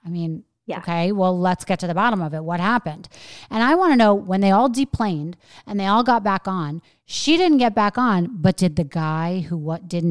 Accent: New York, United States; now in Florida, United States; because I'm a New Yorker, even though I live in Florida now.

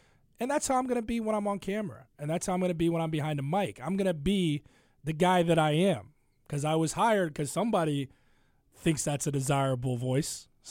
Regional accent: Ohio, United States; now in Chicago, United States; I grew up in Ohio, and Cincinnati's their sports talk radio, but it's not the beast that it is in Chicago.

